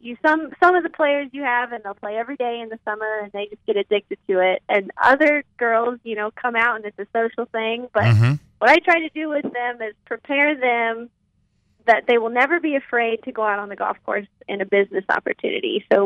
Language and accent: English; Missouri, United States; And so, I grew up in Missouri, and there was, of course, a fantastic journalism school at the University of Missouri.